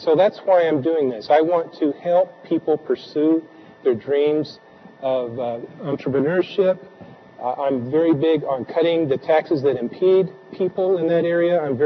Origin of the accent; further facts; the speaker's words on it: Kansas, United States; I grew up in Montgomery County.